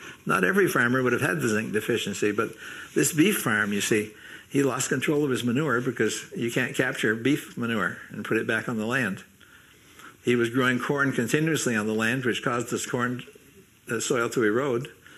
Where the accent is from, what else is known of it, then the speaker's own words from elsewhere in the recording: Vermont, United States; But I also was not a typical farmer because I was brought up in the North Hill House, which was an inn.